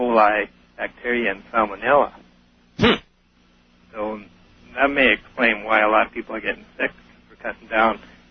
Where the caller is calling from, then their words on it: Saskatchewan, Canada; I'm calling from Saskatchewan, Canada.